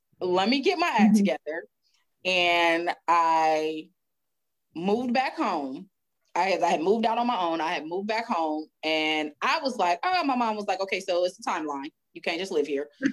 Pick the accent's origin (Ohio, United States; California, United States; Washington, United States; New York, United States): California, United States; Oakland; also born or lived in Richmond; coming from California, apparently lived a very sheltered life. So growing up in Oakland and Richmond, and here I go, I'm going to go to college in Alabama